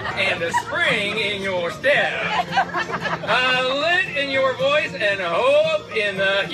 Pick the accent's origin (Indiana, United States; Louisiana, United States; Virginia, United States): Indiana, United States; Lafayette; I'm from Lafayette, Indiana.